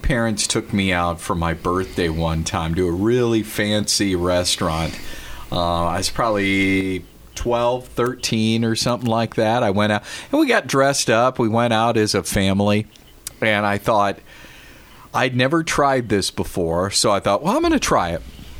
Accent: Colorado, United States; I had it growing up in Colorado.

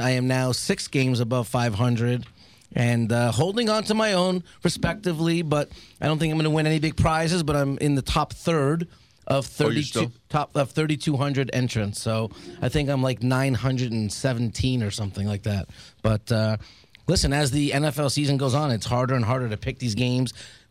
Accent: Brookline, Massachusetts, United States; I grew up just outside the city in Brookline.

